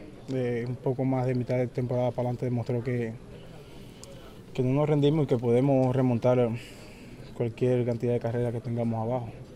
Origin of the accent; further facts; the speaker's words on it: Cuba; moved away; mi posición original cuando vine de Cuba era center field.